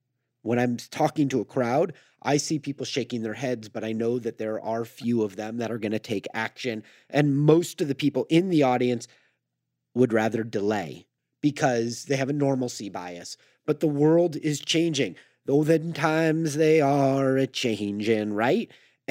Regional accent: California, United States; I'm from California. That's how we nurture.

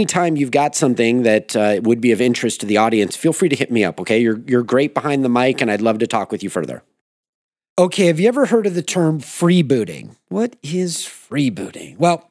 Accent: Manhattan Beach, California, United States; My homies that I grew up with in Manhattan Beach, they opened Sector 9 Skateboards, which specialize in longboards.

